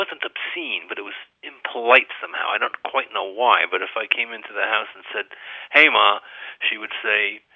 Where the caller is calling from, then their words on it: Swarthmore, Pennsylvania, United States; I'm calling from Swarthmore, Pennsylvania.